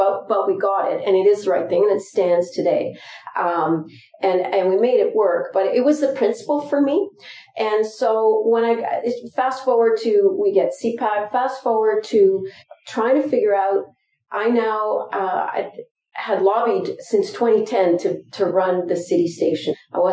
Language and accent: English; Ottawa, Ontario, Canada; I grew up in Ottawa. I'm Francophone. I'm a Franco-Ontarian.